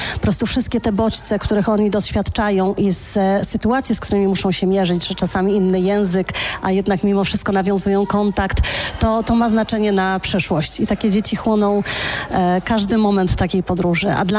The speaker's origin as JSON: {"language": "Polish", "town": "Wieliczka", "region": "Lesser Poland", "country": "Poland", "lives_now": "Warsaw, Poland", "said": "Trochę tak, bo ja z Wieliczki pochodzę."}